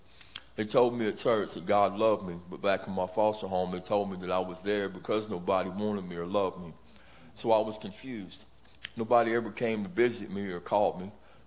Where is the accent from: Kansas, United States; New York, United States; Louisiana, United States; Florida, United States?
Louisiana, United States; Monroe; I'm 51 years old. I'm from Monroe, Louisiana. I'm the youngest of four.